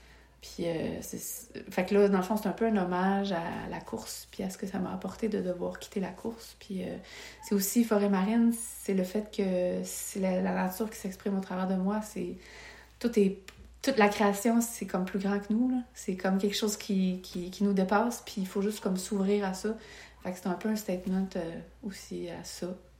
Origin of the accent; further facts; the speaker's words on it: Repentigny, Quebec, Canada; now in Les Éboulements, Canada; Mais je suis originaire de Repentigny.